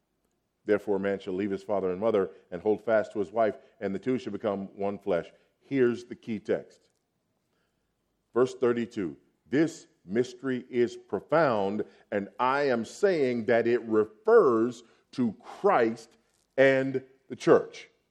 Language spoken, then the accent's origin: English; Los Angeles, California, United States; I grew up in Los Angeles.